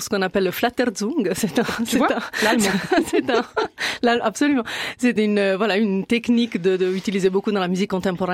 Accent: Ventimiglia, Liguria, Italy; French is a second language; Je viens de Ventimiglia, c'est la ville de frontière avec la France, à côté de Menton, en Côte d'Azur. Et ça fait de nombreuses années que j'essaie de perdre mon R

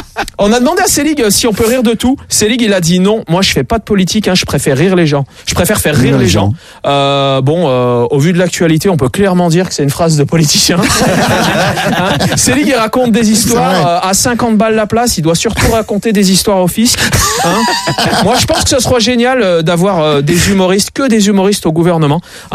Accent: Saint-Étienne, Auvergne-Rhône-Alpes, France; et moi, je suis de Saint-Étienne.

